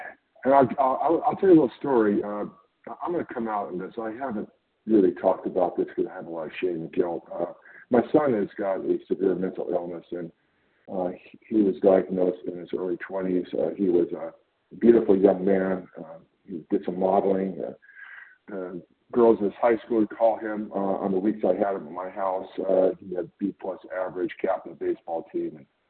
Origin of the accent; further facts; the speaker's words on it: California, United States; I am from California.